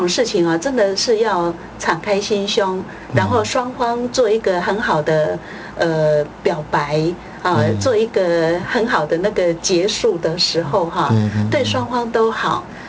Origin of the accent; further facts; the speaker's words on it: China; 我是觉得说我们中国人呢，比较闭塞一点